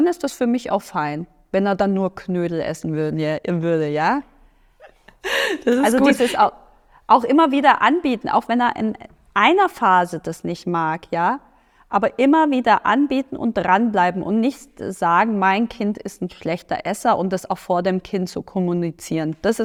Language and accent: German; Baden-Württemberg, Germany; born there; ich hier gebürtige Schwäbin